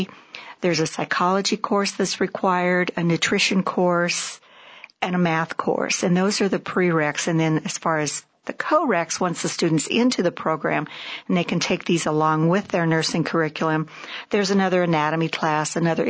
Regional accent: Nebraska, United States; moved away as an adult; also born or lived in Indiana; now in Prescott, United States; I was born and raised in Nebraska, later moved to Indiana, where I lived for several years.

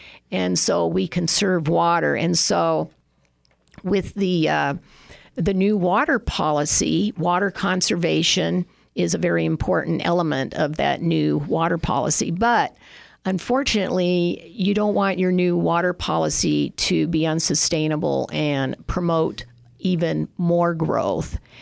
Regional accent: Arizona, United States; I've lived in Arizona since 1965. I grew up in Arizona.

